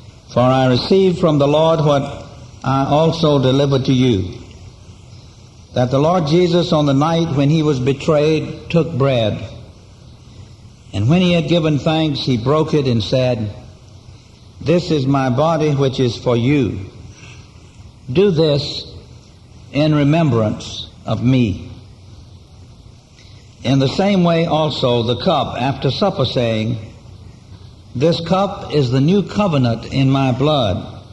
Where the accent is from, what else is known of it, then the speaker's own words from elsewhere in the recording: Kingstree, South Carolina, United States; I will fly this afternoon to Kingstree, South Carolina, my hometown, where I will be a part of the celebration in the next 2.5 days of the 255th anniversary of that church's founding, of our church there. It is no secret by now that I grew up on a farm in South Carolina in the Low Country.